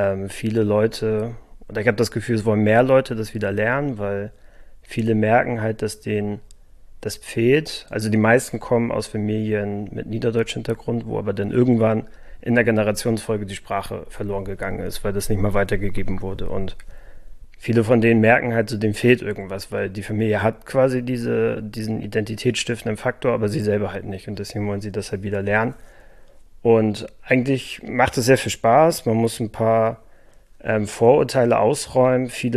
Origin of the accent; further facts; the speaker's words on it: Schleswig-Holstein, Germany; Ich komme eigentlich aus Schleswig-Holstein. Ich habe mein Plattdeutsch von meiner Oma her. Die spricht den Übergangsdialekt zwischen Nordniedersächsisch und Mecklenburg-Vorpommerisch. Also alles bunt durcheinander.